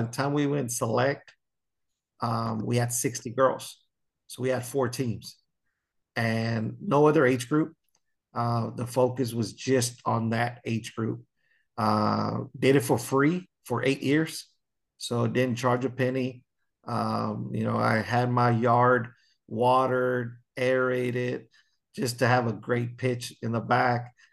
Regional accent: Texas, United States; simply growing up in North Texas, I didn't trust many coaches with my daughter.

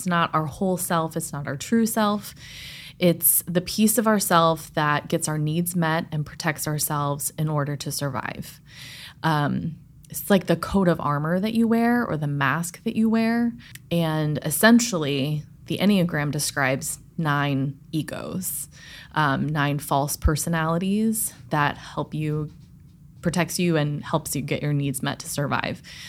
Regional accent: St. Louis, Missouri, United States; I'm from St. Louis, Missouri, and my background is in theater.

